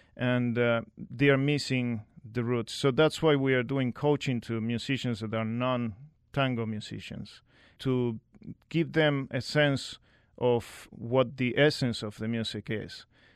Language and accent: English; New York City, New York, United States; And also, I'm from New York City.